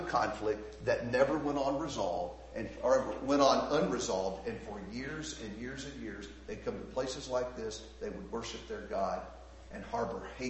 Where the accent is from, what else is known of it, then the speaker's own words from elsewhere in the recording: Houston, Texas, United States; I grew up in Houston, Texas traffic. I had to learn about being patient.